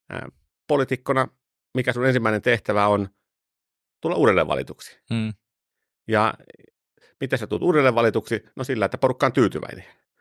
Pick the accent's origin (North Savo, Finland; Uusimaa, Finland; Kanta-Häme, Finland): North Savo, Finland; Suonenjoki; mä oon Suonenjoelta kotoisin.